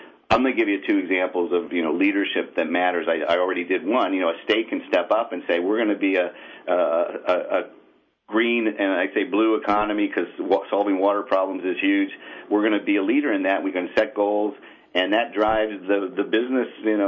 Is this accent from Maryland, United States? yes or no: no; Michigan, United States; and the same is true in my home state of Michigan.